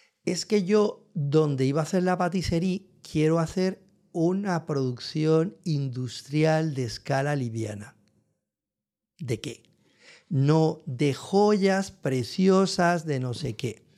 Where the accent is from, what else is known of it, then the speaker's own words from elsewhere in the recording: Valencia, Valencian Community, Spain; Como yo me crié en Valencia